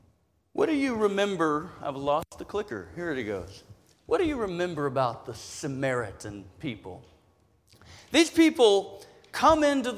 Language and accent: English; Kentucky, United States; I am from Kentucky. I bring you greetings from the churches in Kentucky.